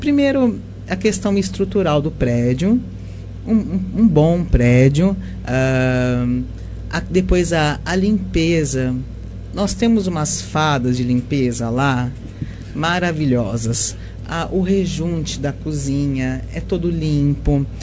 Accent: Iacanga, São Paulo, Brazil; now in Taquaritinga, Brazil; Eu sou natural de Iacanga, no interior do estado. E por conta de estudos, concurso público, resido atualmente em Taquaritinga, né? E agora trabalhando aqui, tenho o sonho de vir residir aqui em Monte Alto também.

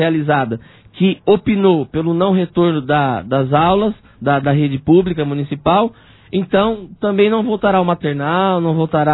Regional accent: Aparecida, Brazil; Eu sou de Aparecida, a minha história de vida, ela se mistura com a história recente de Aparecida

